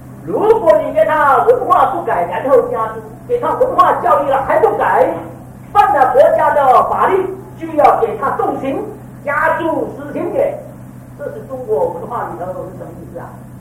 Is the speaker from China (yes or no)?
no; Malaysia; also born or lived in Taiwan / United States; 我在马来西亚出生，我从马来西亚来，在台湾受过大学教育，在美国受神学教育